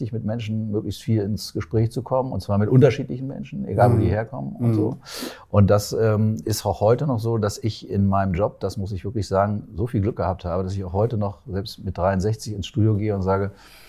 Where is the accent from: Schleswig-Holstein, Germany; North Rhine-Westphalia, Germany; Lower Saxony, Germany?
Lower Saxony, Germany; Lauenau; Bei uns in Lauenau, ich komme aus Lauenau.